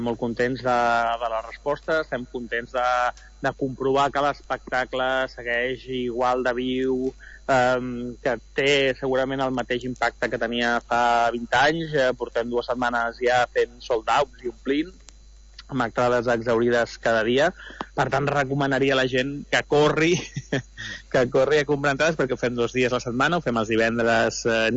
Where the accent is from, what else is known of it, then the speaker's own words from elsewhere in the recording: Barcelona, Catalonia, Spain; jo recordo com a barceloní i urbanita